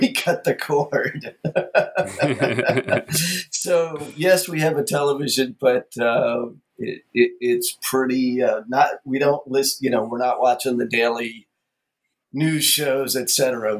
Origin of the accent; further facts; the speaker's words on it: New York City, New York, United States; I was born and raised in New York City. I was in a household without a television for my entire life.